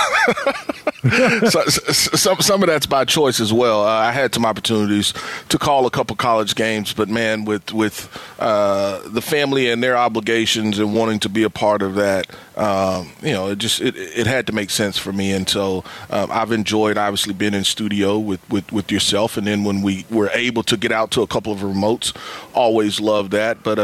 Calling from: Pomona, California, United States; I am somewhere in California, Panoma, California, yeah.

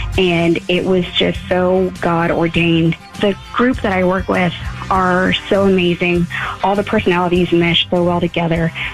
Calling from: The Woodlands, Texas, United States; I'm calling from the Woodlands, and I'm a single mom trying to make ends meet with a family of, four of us.

